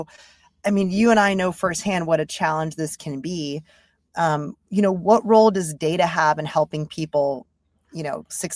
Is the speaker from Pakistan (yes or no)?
no; Philadelphia, Pennsylvania, United States; I can say that because I'm from Philly. Big Eagles fan.